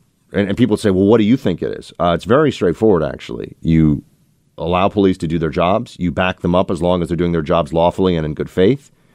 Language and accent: English; New York, United States; I was somebody who went to the city of Chicago. I'm a New Yorker.